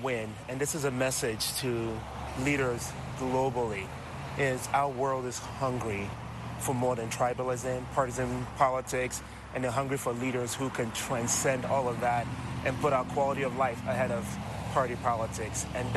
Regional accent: Lagos, Nigeria; now in United States; I grew up in Lagos, Nigeria, and I know what my origins were like.

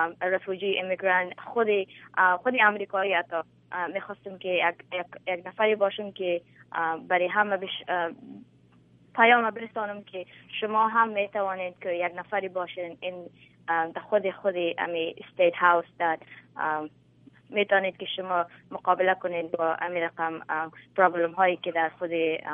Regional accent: Afghanistan; امی هر کسی که ما گپ میزنم میگه تو افغانستان هستی، ما میگم بله ام از افغانستان هستم و ما پراود هستم که ما خودم افغان هستم.

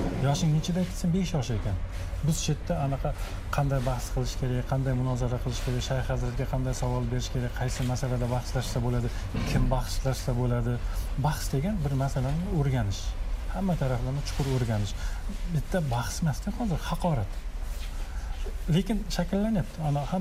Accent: Tashkent, Uzbekistan; born there; o'zim ham Toshkent tug'ilganman.

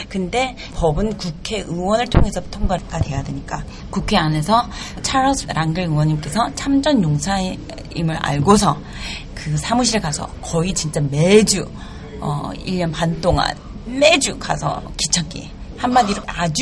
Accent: South Korea; now in United States; 내가 한국인으로서 이 미국에 올 수 있는 자체는

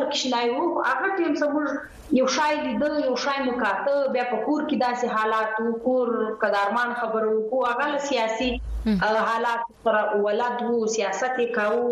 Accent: Sinjawi, Balochistan, Pakistan; also born or lived in Quetta; پیدا شوی او لوی شوی په سنځاوي کې وزیلا زیارت جنوبی پښتون پاکي سبق مون تر لسمال ته ویلې دی بیا د مختز د خپل د پارا کوټي شار تر راغلو

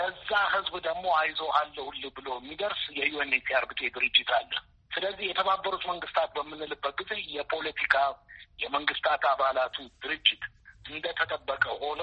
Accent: Addis Ababa, Ethiopia; ተወልጄ ያደኩት እዚሁ አዲስ አበባ ነው። ትምህርት ቤት የጀመርኩት መጀመሪያ ኬፍ ትምህርት ቤት በግቢያችን ውስጥ ነው።

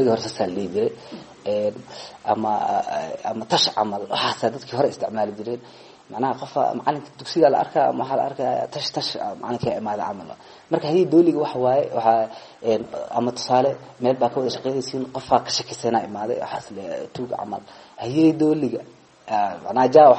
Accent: Mogadishu, Banadir, Somalia; waxaan ku dhashay Soomaaliya gaar ahaan magaalada Muqdisho degmada Yaqshi isla meeshaasaa kusoo barbaaray

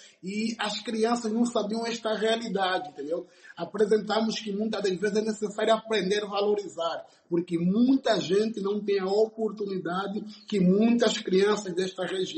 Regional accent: Angola

